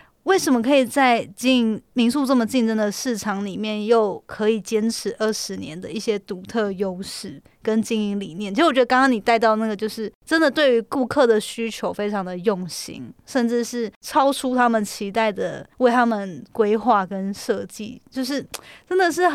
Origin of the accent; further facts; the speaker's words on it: Hualien County, Taiwan; 因为我也是花莲人嘛